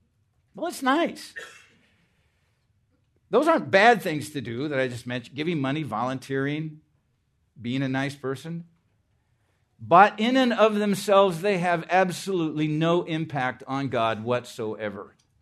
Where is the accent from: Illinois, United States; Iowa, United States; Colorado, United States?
Iowa, United States; Now, it wouldn't be bad because I'm from Iowa. There's something called Iowa Nice.